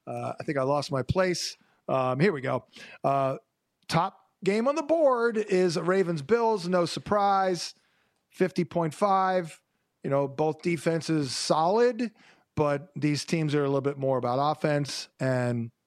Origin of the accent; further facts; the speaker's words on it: Philadelphia, Pennsylvania, United States; moved away as an adult; I'm from Philadelphia, just moved from the area a year plus ago.